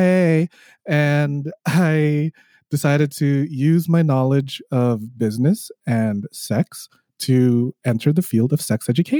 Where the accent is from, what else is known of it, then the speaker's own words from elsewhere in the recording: Toronto, Ontario, Canada; I am a just now certified sex educator. I am hailing from Toronto, Canada.